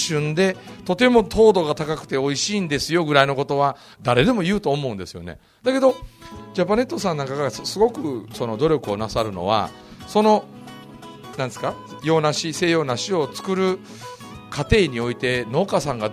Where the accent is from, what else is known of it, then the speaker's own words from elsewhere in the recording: Mie, Japan; 僕でもね、ちっちゃい時に あの地元のその三重県の山奥の村で生まれ育ちましたけど、